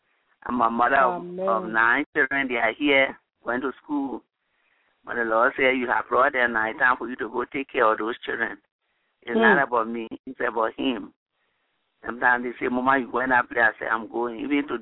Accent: Liberia; I'm from Liberia.

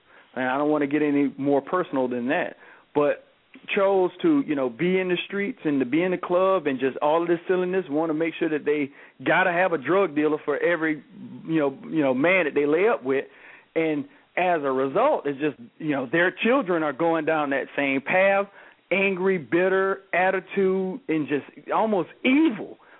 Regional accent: Georgia, United States; Because, you know, I'm a country boy. I'm from Georgia.

